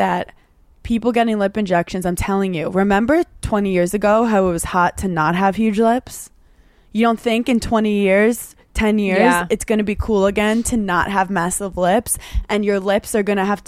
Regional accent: New York, United States; Look, we're from New York.

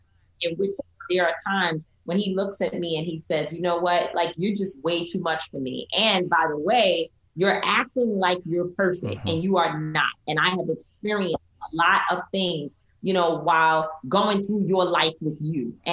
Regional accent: New York City, New York, United States; We were raised in Harlem. I was raised in Harlem.

